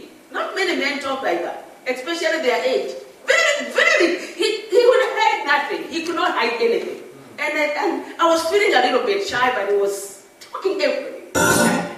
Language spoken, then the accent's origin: English; Moiga, Central, Kenya; also born or lived in Hororo; So I was brought up in Moiga, went to school there, then went back, we went to my high school in Kelowea Girls in Kirinyaga, then the Lelike Girls in Kabete, Roa Kabete.